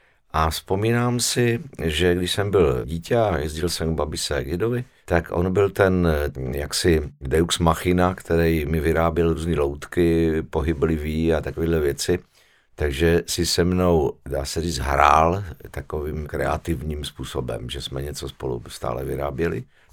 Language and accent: Czech; Zlín Region, Czechia; průmka v Hradišti byla jaksi nejblíž tam tomu kraji, odkud pocházím.